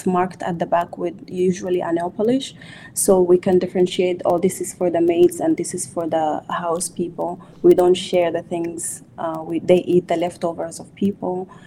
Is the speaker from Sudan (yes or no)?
yes; Sudan; moved away as an adult; Yes, I was born in Sudan and I was raised in Sudan, and I lived all my life in Sudan until the point of separation. It was very difficult to leave because that was home for me. Even the South Sudan side, I've never visited, I've never been.